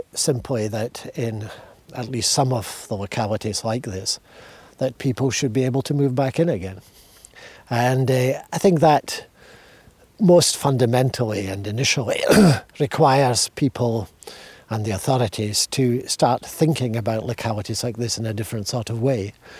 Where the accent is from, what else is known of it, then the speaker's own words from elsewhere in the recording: Scotland, United Kingdom; Now, I grew up in the West Highlands and in the north part of Argyll.